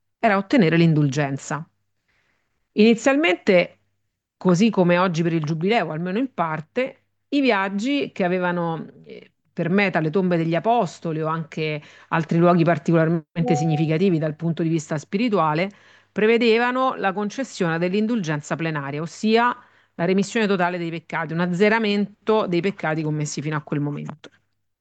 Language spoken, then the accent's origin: Italian; Rome, Lazio, Italy; E da romano ho ben presente